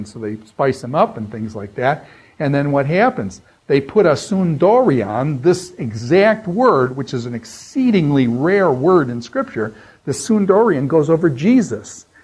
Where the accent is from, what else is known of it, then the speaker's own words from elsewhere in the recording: Grand Island, New York, United States; I grew up on Grand Island. That's my home.